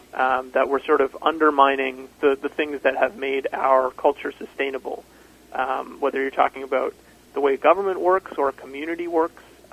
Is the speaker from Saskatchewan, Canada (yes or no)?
no; Kitchener, Ontario, Canada; I'm from Kitchener, Ontario, originally.